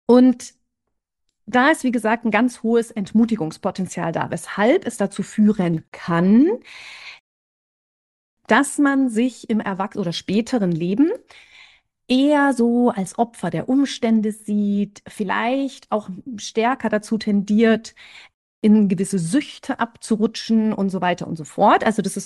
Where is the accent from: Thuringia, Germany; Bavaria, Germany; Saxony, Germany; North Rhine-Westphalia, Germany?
Bavaria, Germany; Munich; born there; Ich wohne aktuell im schönen München beziehungsweise am Stadtrand. Und ja, ich bin auch in München tatsächlich geboren. Ich habe nicht immer hier gelebt, aber ich bin hier geboren. Wir sind mit meinen Eltern auch relativ viel umgezogen.